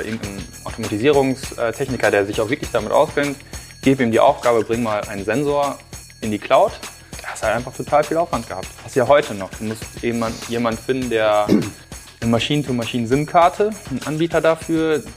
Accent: Lower Saxony, Germany; moved away as an adult; ich komme eigentlich gebürtig aus dem Emsland, das heißt eigentlich Landei, aber mittlerweile schon seit 20 Jahren quasi in NRW unterwegs, bin in Köln studiert

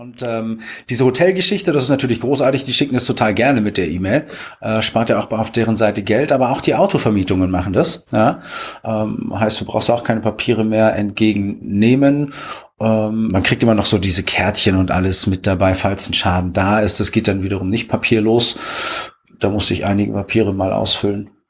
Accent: Potsdam, Brandenburg, Germany; ich komme ja ursprünglich aus Potsdam, ne?

